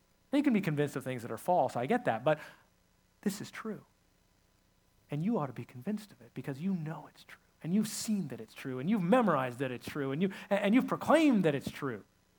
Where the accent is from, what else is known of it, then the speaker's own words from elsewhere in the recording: California, United States; I grew up in California.